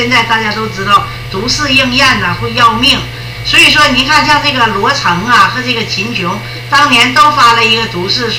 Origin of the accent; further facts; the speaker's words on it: Liaoning, China; 我是辽宁人，